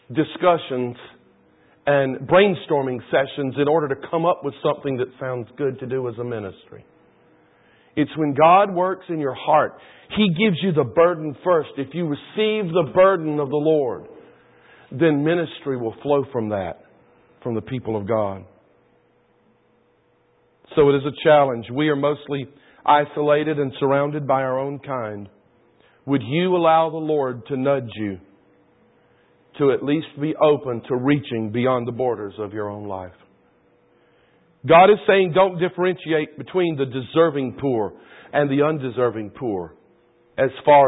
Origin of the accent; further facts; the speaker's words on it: the South, United States; You know, I grew up in the South.